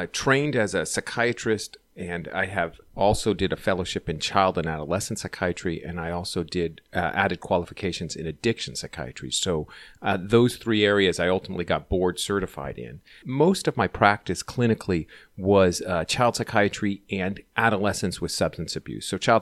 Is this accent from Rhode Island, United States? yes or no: no; San Francisco, California, United States; but growing up in San Francisco and my wife from New York, we hated Los Angeles.